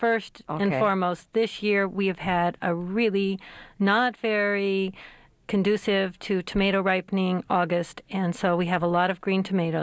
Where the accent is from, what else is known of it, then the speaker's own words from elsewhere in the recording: Illinois, United States; Now, I'm from Illinois, and I think that the big red ones are the best.